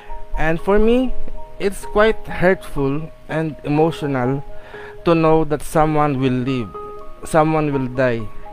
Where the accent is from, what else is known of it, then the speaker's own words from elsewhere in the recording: Philippines; And as a Filipino, we are naturally animist, so we believe that everything that exists has souls.